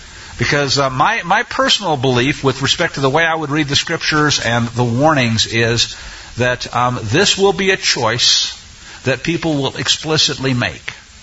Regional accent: Missouri, United States; born there; I was born in Missouri, the constitutional state, a long time ago.

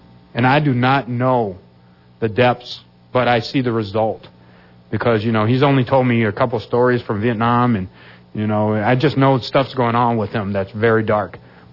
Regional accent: Washington, United States; I grew up in Washington. I didn't even know there was a Blaine, Washington.

